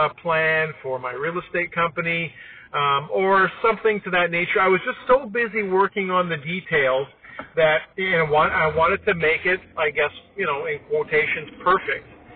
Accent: Toronto, Ontario, Canada; So going back to growing up in Toronto, on SCTV.

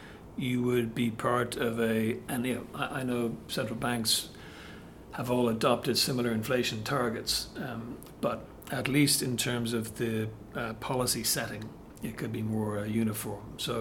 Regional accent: Ireland; So, as an Irishman, okay, I'm from Ireland, and if I think back to when I was growing up, we had the Irish punt

